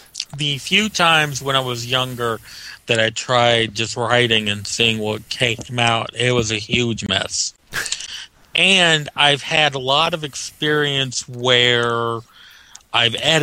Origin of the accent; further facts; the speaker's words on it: Missouri, United States; My home state is Missouri, so I kind of picture it there. Kind of in the Ozarks, which I live in, kind of the edge of.